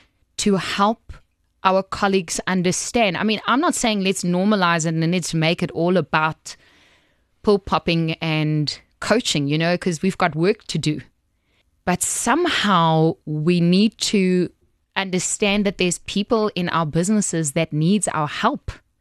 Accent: Cape Town, Western Cape, South Africa; I grew up in Cape Town.

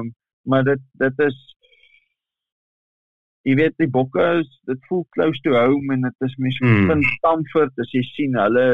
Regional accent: Bloemfontein, Free State, South Africa; ek kom daar van Bloemfonteins wereld af, ek was in Grey College gewees daar.

